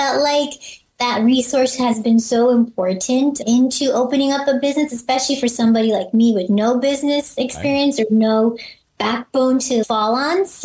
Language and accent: English; Riverside, California, United States; Riverside, I was born and raised in Inland Empire.